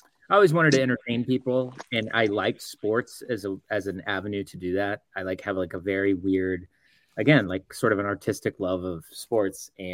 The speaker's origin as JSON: {"language": "English", "town": "Dallas", "region": "Texas", "country": "United States", "tie": "born or raised there", "said": "I grew up in Dallas, so I grew up a Mavs fan."}